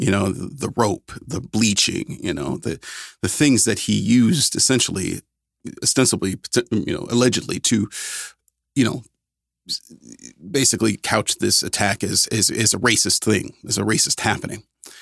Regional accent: Cleveland, Ohio, United States; I mean, you know, there's a case back home in my hometown of Cleveland.

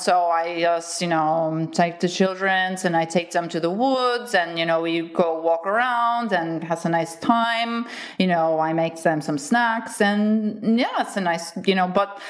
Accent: Haugesund, Rogaland, Norway; English is a second language; I am from Haugesund, Norway. It's a small, really cool town in the northern kind of middle valley part of Norway. There is a lot of mountains and not a lot of sun.

